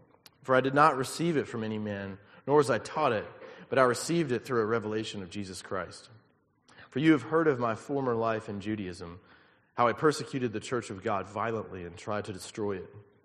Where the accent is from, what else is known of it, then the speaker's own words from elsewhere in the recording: Alabama, United States; I grew up in Alabama, but he grew up in Iowa.